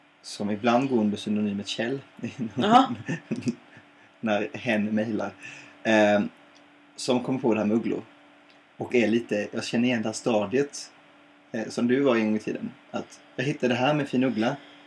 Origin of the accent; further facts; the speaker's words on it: Småland, Sweden; jag är van, jag är från Småland vet du.